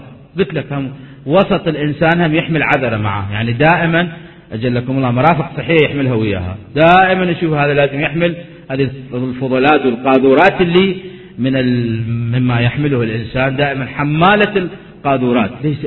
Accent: Iraq; moved away; لما طلعنا من العراق، طلعنا وإحنا وهدوبنا فقط، كلتنا الآن اللي طالعين العراق طلعنا عندما طلعنا قبل 30 سنة

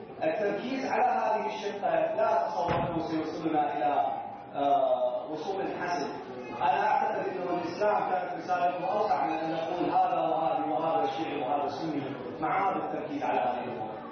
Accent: Iraq; أنا من العراق

